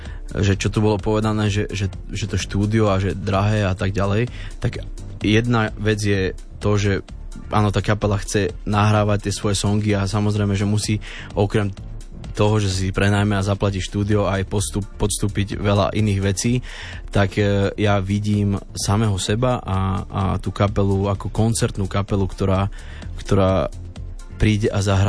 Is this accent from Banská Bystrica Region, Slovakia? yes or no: yes; Dudince, Banská Bystrica Region, Slovakia; ja som z Dudiniec, tak že v tých okolitých obciach na silvestrovských zábavách